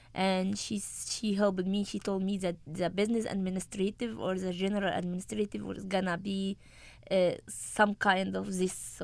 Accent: Egypt; English is a second language; I'm from Egypt.

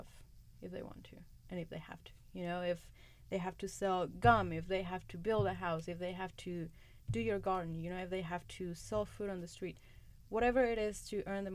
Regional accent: Mexico; English is a second language; moved away as an adult; now in United States; I was born and raised in Mexico. I did my kindergarten, my middle school. I did my high school in Mexico

